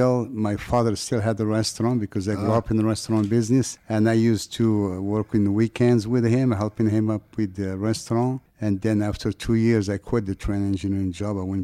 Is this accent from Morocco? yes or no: yes; Morocco; accent: French; if you have the little French accent, even though I'm from Morocco.